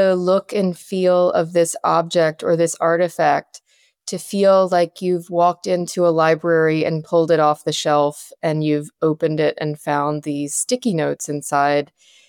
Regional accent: Appalachia, United States; someone growing up in the Appalachian region and wanting to get away, but yet always feeling a deep connection with it

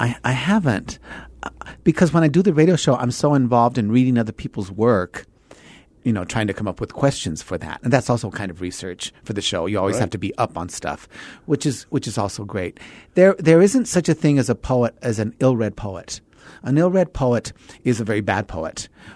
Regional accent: New Mexico, United States; because in New Mexico, my home state where I was born, they, of course, tested the first atomic bomb.

